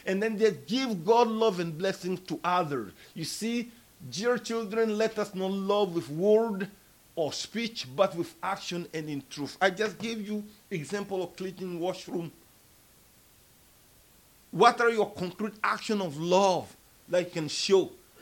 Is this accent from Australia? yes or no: no; Timbuktu, Tombouctou Region, Mali; English is a second language; now in United States; growing up in Mali, we don't have roses. So, see, there's no roses there. So I'm sorry, Kenan, you're already America from Timbuktu where everything is dry.